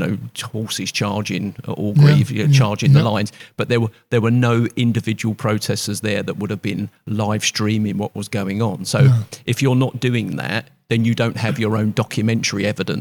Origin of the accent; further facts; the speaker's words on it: London, United Kingdom; because I'm from the East End of London, so I can remember